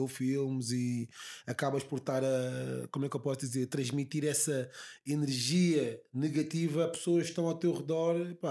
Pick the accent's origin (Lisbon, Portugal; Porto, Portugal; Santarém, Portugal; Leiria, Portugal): Lisbon, Portugal; eu sou nascido e criado aqui em Lisboa.